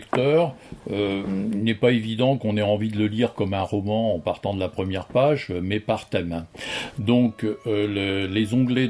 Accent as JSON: {"language": "French", "region": "Hauts-de-France", "country": "France", "said": "mais moi je suis picard et là-bas c'est de la brique donc j'ai choisi le rouge pour les bâtiments."}